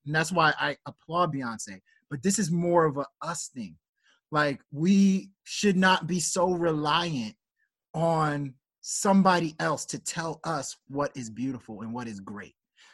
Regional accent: Nigeria; And it's a little, as a Nigerian, it is a little insulting that now people want to care about African culture when she highlights it.

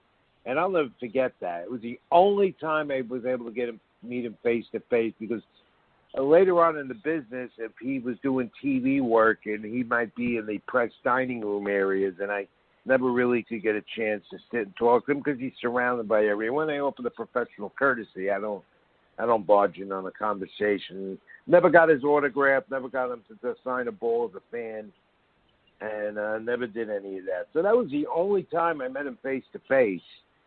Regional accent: Bronx, New York, United States; You know, I'm from the Bronx.

